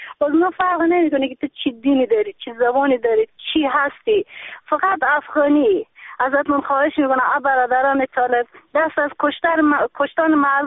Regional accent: Afghanistan; now in Iran; ما تو ایرانیم، اگه ما کشور داریم چرا ما تو ایرانیم؟ اگه ما افغانی باید هم تو کشور خودمون باشیم

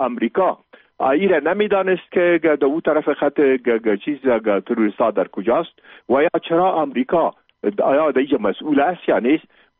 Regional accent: Afghanistan; امی ما افغان هستیم

